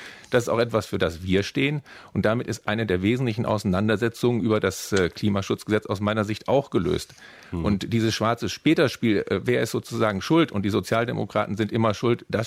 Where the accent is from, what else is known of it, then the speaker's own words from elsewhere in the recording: Berlin, Germany; Ich komme aus dem Prenzlauer Berg